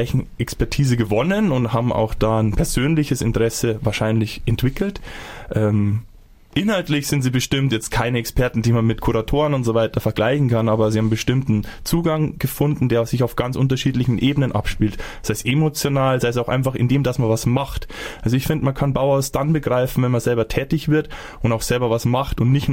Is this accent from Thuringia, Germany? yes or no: yes; Weimar, Thuringia, Germany; Ich komme ebenfalls aus Weimar und bin dort seit 2016 Bauhausagent.